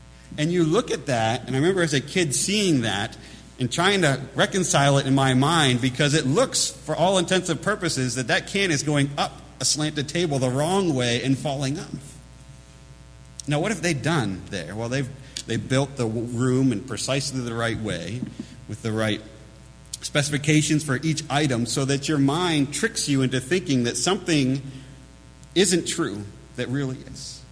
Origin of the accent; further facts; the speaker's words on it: Maine, United States; I was from Maine, but we traveled to New Hampshire sometimes.